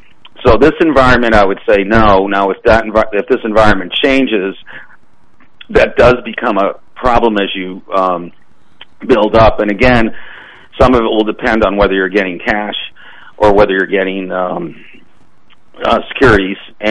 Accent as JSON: {"language": "English", "town": "Boston", "region": "Massachusetts", "country": "United States", "tie": "born or raised there", "said": "I grew up in the Boston area, and so all those companies were around me"}